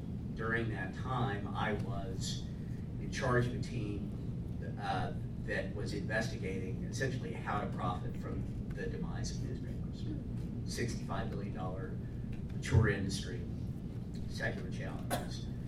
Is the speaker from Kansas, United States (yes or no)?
yes; Wichita, Kansas, United States; I grew up in Wichita, Kansas, and so this is the site of some of my most terrifying early childhood memories